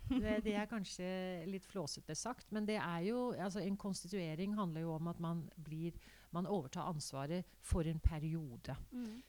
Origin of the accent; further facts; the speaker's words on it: Denmark; moved away as an adult; now in Norway; jeg er født og oppvokst i Danmark og har også tatt jussen i Danmark. Og så er jeg norsk advokat. Jeg flyttet til Norge rett etter jeg var ferdig med jussen.